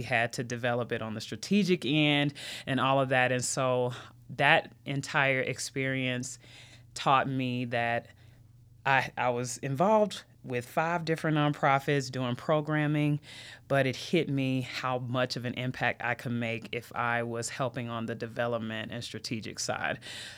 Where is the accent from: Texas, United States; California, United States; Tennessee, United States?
Tennessee, United States; Memphis; of course. I come from Memphis, Tennessee, so I'm a Southern girl at heart, home of the best barbecue and music you'll ever find. I'll always rep the M-Town.